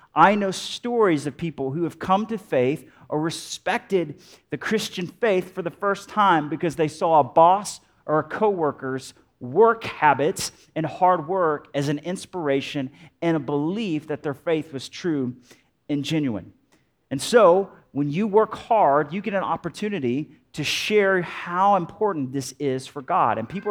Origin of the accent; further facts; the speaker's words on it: Alabama, United States; I'm from Alabama, okay? We have hot, humid summers, and doing anything outside is hard, all right?